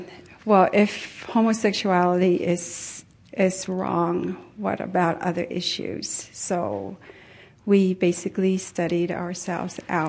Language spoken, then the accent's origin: English; Tonga; now in Provo, United States; I am originally from Tonga, South Pacific, supposedly a Lamanite.